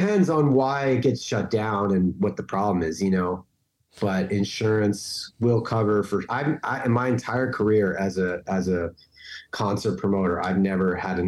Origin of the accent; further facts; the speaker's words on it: Washington, District of Columbia, United States; born there; but I was born in Washington, D.C.